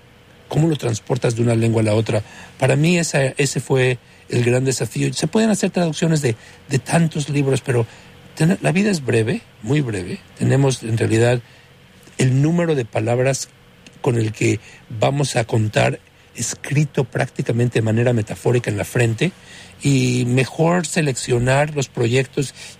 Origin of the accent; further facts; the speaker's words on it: Mexico; al que yo rescataría sin ninguna duda del siglo XX en mi país, el tuyo también. México